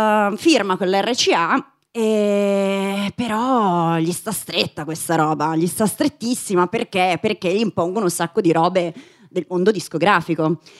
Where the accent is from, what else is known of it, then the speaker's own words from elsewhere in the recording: Saluzzo, Piedmont, Italy; now in Milan, Italy; io sono di Saluzzo, che sta in provincia di Cuneo, un paesino piccolissimo, però insomma la più della metà della mia vita l'ho passata e la sto passando a Milano.